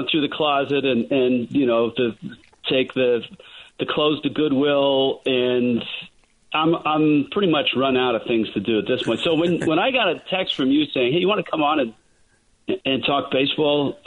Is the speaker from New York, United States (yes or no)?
no; California, United States; now in Seattle, United States; I live in the Seattle area, and I grew up in the Bay Area, and I've got my family's there.